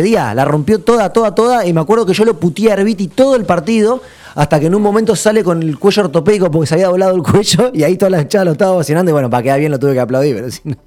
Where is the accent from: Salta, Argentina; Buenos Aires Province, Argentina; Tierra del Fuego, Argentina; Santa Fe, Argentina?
Tierra del Fuego, Argentina; Ushuaia; Como yo soy de Ushuaia, imagínate